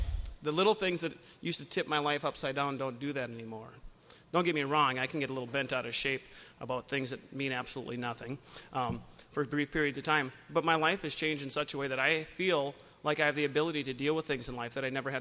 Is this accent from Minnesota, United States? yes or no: yes; Buffalo, Minnesota, United States; As we were driving down here, I grew up in Buffalo, Minnesota.